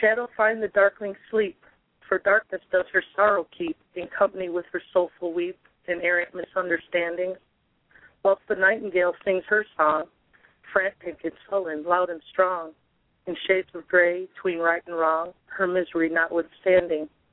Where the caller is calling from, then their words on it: Tennessee, United States; Northeast Tennessee.